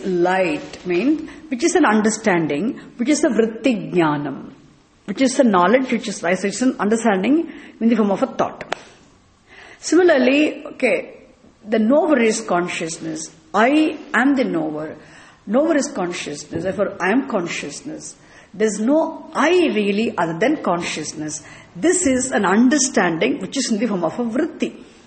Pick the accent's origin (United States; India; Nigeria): India; Relatively right notion. I am an Indian. Relatively right notion.